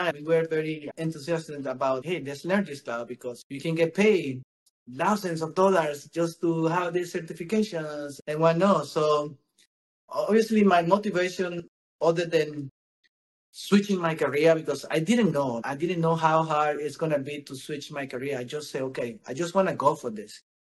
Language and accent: English; Nicaragua; English is a second language; also born or lived in Finland; now in Canada; obviously it was cultural shock for me switching countries from Finland, but I am originally from Nicaragua.